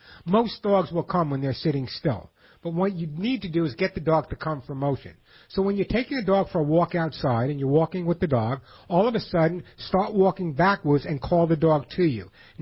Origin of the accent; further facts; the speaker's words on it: New York, United States; accent: New York; It's my New York accent.